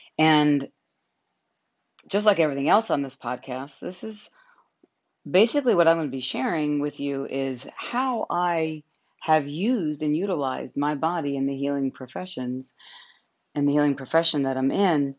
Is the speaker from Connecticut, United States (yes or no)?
no; New York, United States; I grew up in New York